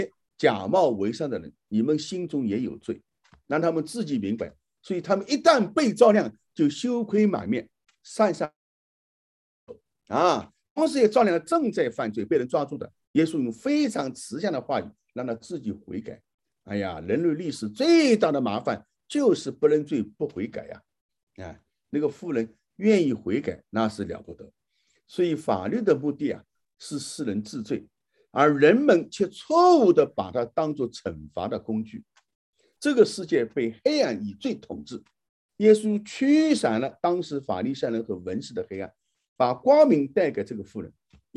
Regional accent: China; 我们中国人也一样啊，我们常常说群众的眼睛是雪亮的

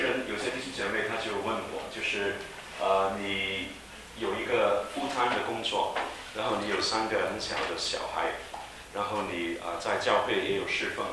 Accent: Hong Kong; moved away as an adult; also born or lived in Beijing, China; now in United States; 我是在北京出世，然后我就是6岁的时候去香港，所以我是在香港长大，我小学、中学是在香港。然后呢，我是来美国读大学的

